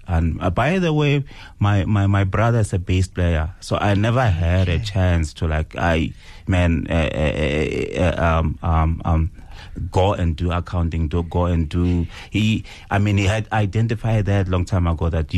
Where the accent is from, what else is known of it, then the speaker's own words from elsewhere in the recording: Malamulele, Limpopo, South Africa; So I grew up from Malamulele, in a village called Shitlelan. Obviously, we moved later on to Malamulele.